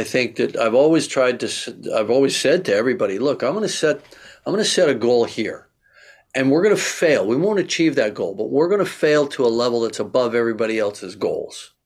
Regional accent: Chippewa, Ontario, Canada; also born or lived in Kapuskasing; Way up in northern Ontario, you know, just not far from the Arctic Circle, Kappus Casing. And then grew up in Chippewa, which is now part of Niagara Falls, way down in the peninsula, right? So, yeah, Canadian born and bred. Moved to Los Angeles when I was 17.

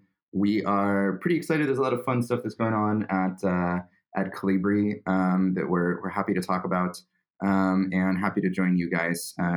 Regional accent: United States; Obviously, I'm from the States, so I moved out here.

